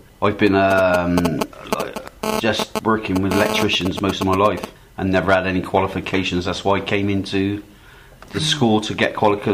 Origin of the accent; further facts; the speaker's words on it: Bristol, South West England, United Kingdom; I'm from Bristol.